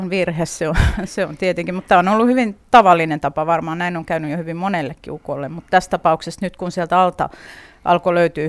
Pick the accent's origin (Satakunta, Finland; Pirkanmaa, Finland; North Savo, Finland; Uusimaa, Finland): Satakunta, Finland; No mä olen kotoisin Satakunnasta, jolloin mun kotiseurakunnassa niin ei ollut vaivaisukkoa